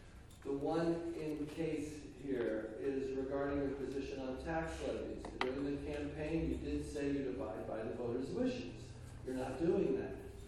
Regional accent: New York City, New York, United States; I was brought up in New York City, and my dad imposed upon me … always tell the truth.

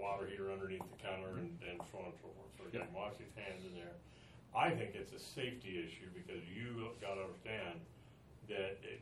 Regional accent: Wichita, Kansas, United States; You know, I'm from Wichita, Kansas, and I build maintenance shops for airports all over the world

